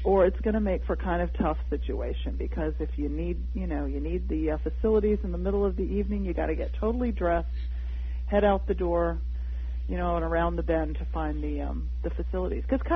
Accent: Atlanta, Georgia, United States; I ran into people from Atlanta, Georgia, which seemed bizarre to me, my hometown.

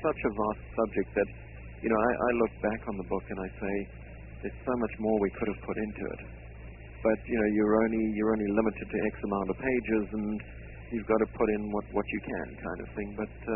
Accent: South Africa; I was born and raised in South Africa.

